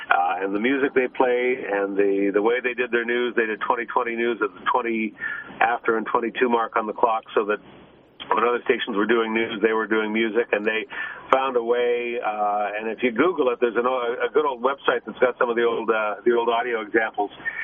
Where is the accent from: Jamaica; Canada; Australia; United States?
Canada; Calgary, Alberta; now in Vancouver Island, Canada; people who know my story know I'm from Calgary